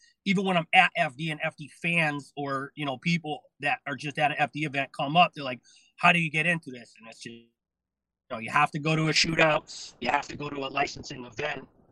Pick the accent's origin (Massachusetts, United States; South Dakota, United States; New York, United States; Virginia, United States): New York, United States; New York City; born there; now in Connecticut, United States; You know, I was born in the Bronx, only lived there for a short time.